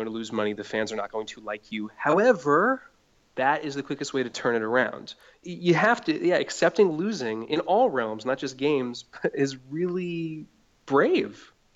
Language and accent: English; New York City, New York, United States; I grew up in New York City, and post 9/11, the Yankees and Mets were like everything for that city.